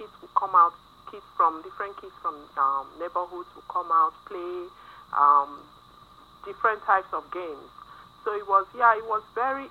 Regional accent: Enugu, Enugu State, Nigeria; growing up in Nigeria, Enugu, which literally means on top of the hill, life wasn't terrible. It was a lot of struggles, you know, economically. I didn't grow up in a wealthy family, but myself and my siblings, we were trained to be very religious.

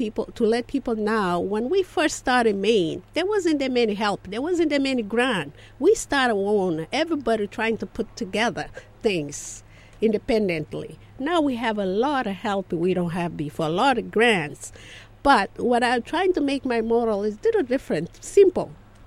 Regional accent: Cape Verde; English is a second language; also born or lived in Guinea; now in United States; because I born in Guinea, but I get all my cultures from Cape Verde. I grew up in Cape Verde all my life until now.

